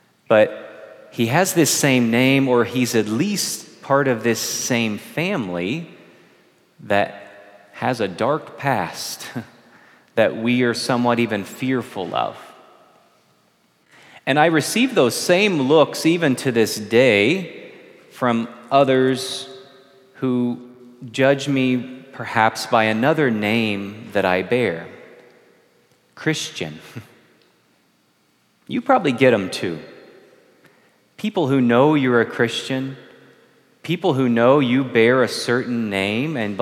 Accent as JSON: {"language": "English", "region": "Kentucky", "country": "United States", "tie": "born or raised there", "said": "I grew up in Kentucky on the Ohio River, and that my school was in Ohio, and so most of my friends and the people I saw at church, they lived in Ohio. But my family, we always lived in Kentucky."}